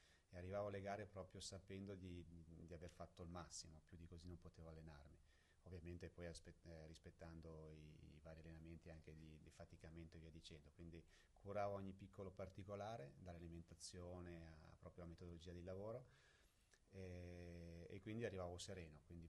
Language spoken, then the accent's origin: Italian; Lecco, Lombardy, Italy; Sono di Lecco e abito proprio di fronte al lago, quindi era abbastanza scontato che l'acqua facesse parte, diciamo, della mia storia.